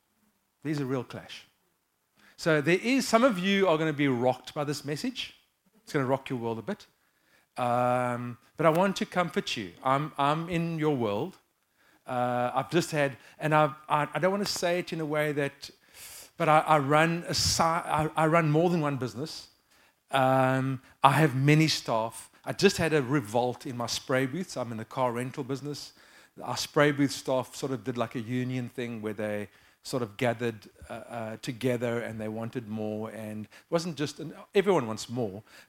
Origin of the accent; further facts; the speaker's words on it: Cape Town, Western Cape, South Africa; But really good to be here from Cape Town.